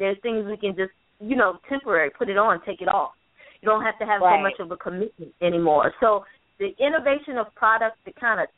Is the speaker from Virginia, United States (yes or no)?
yes; Virginia, United States; now in New York City, United States; I'm a freelance manicurist in New York City. I'm originally from Virginia.